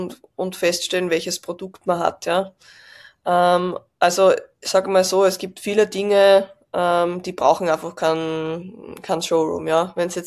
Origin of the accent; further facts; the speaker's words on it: Austria; accent: Austrian; ich komme aus Österreich, wie man vielleicht auch am Dialekt ein bisschen hört